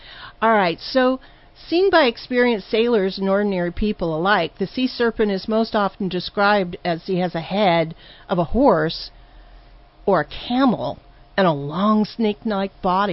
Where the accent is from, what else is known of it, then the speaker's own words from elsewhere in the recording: California, United States; I knew what it was because I was brought up in California, and the Hispanic community have been talking about these cryptids for years.